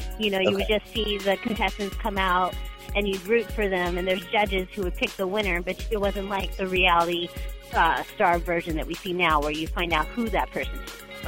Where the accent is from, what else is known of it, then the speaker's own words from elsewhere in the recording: San Bernardino, California, United States; I grew up in San Bernardino, and we would go to Redlands, too. So I'm from the IE, so I totally get what you're saying.